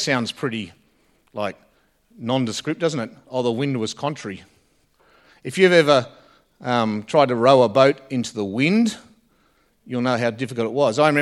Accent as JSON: {"language": "English", "town": "Canberra", "region": "Australian Capital Territory", "country": "Australia", "tie": "born or raised there", "said": "if you're a Canberran born and bred like me, there wasn't many in my era that were born and bred in Canberra."}